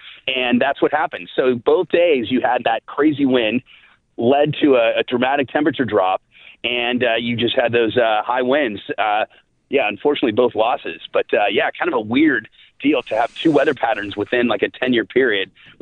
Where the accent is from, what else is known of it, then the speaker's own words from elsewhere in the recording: West Coast, United States; You know, as I mentioned, I grew up in the West Coast.